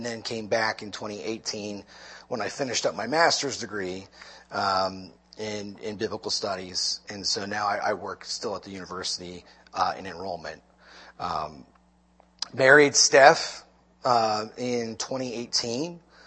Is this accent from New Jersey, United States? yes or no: yes; New Jersey, United States; moved away; I'm originally from New Jersey, from the beaches of South Jersey. I came down here in 2008